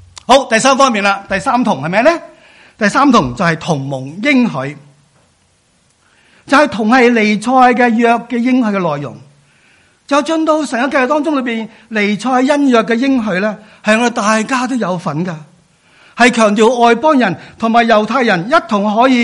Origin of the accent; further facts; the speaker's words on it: China; 他不因为我们中国人就不同我们传福音嘛。所以今天我们很清楚，我们知道我们不应该只是单向中国人传福音。